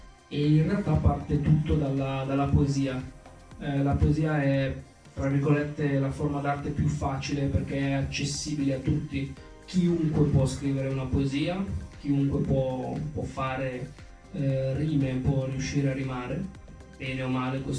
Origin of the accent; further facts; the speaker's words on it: Desio, Lombardy, Italy; E sono di Desio, vicino a Monza.